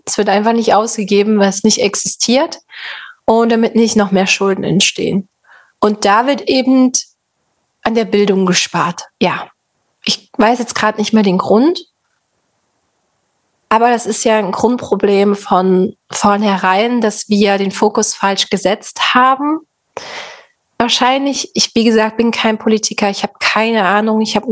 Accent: Saxony, Germany; Und bei uns in Sachsen ist es eben gerade so krass

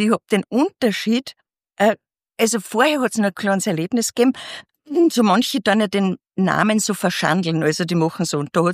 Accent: Salzburg, Austria; Genau, ich komme aus dem Salzburger Land, das wird man gleich hören.

